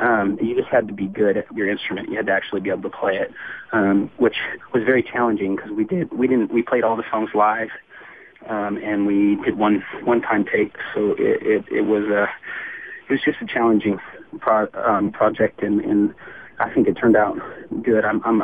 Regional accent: Eugene, Oregon, United States; I growing up in Eugene or going to school there and stuff, there's just a very collective group of people there.

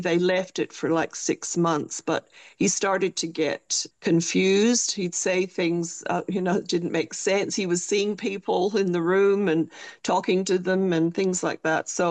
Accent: Vancouver, British Columbia, Canada; also born or lived in Glasgow, Scotland; Yes, I was born in Glasgow. Mm-hmm. But to put a twist on it, when I was two, my parents migrated to Canada.

